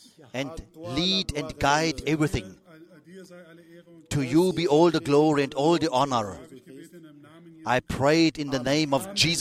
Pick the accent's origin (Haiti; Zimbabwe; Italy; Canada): Haiti; from Haiti.